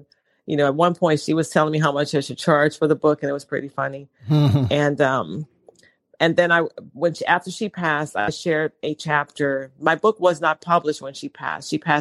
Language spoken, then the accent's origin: English; New Orleans, Louisiana, United States; I would periodically just tell people how I grew up in New Orleans and all of that, and growing up in abject poverty and, you know, surrounded by lots of crime.